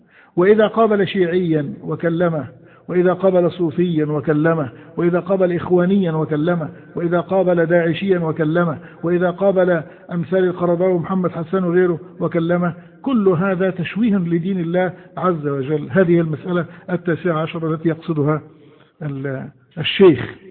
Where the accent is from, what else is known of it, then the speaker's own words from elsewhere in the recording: Egypt; ونحن عندنا في مصر ما لا يقل عن 20 مليون صوفي،